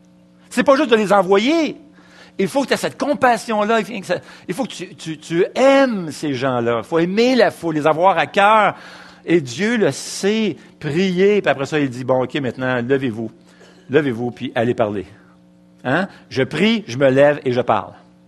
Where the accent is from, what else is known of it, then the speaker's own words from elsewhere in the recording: Duvernay, Quebec, Canada; j'ai été élevé à Duvernay.